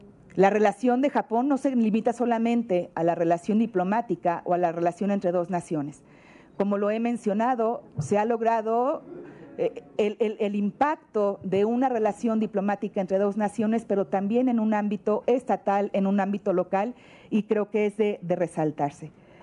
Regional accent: Guanajuato, Mexico; soy de Guanajuato, una relación muy importante que tenemos

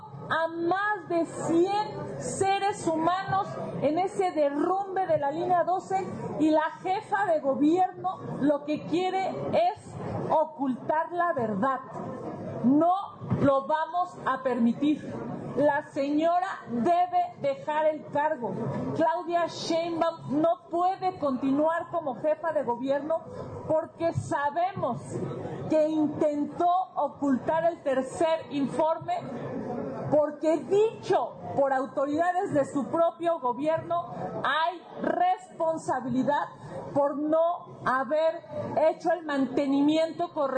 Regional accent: Mexico; Es una vergüenza que hayamos tenido que litigar como mexicanos conocer el tercer informe. Es una burla a los mexicanos.

